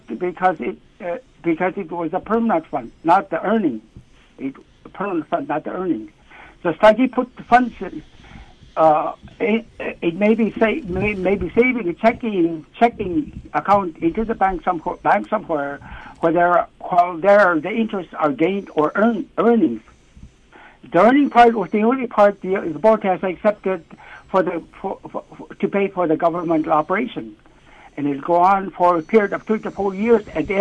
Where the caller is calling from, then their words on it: Eek, Alaska, United States; I'm calling from Eek, Alaska.